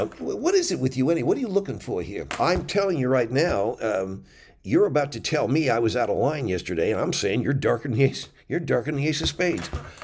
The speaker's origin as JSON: {"language": "English", "town": "El Monte", "region": "California", "country": "United States", "tie": "born there", "said": "I was born in El Monte, California. I do have a Hispanic background."}